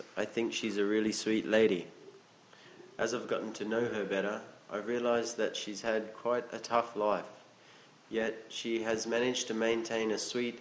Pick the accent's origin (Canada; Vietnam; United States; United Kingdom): Vietnam; Ninh Thuận; I found out she also came from Ninh Thuan, which is my hometown.